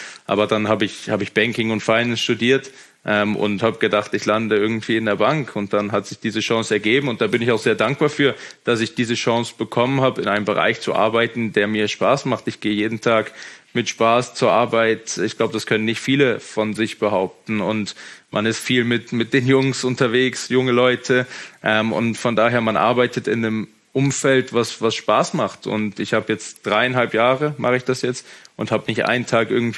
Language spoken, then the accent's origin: German; Germany; ich bin Deutscher